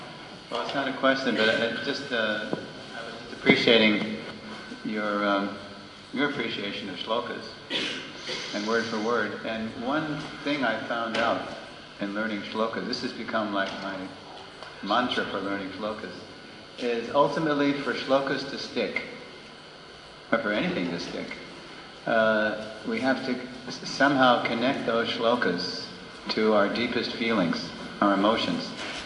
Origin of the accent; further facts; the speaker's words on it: United States; the only analogy I have in my life is just like growing up in America in the 1960s, how did we learn songs?